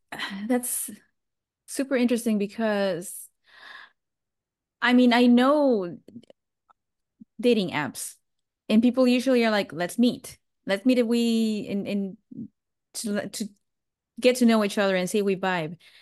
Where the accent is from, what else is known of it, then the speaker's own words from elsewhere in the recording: Mexico City, Mexico; now in Texas, United States; I'm originally from Mexico City, and half of my family is there.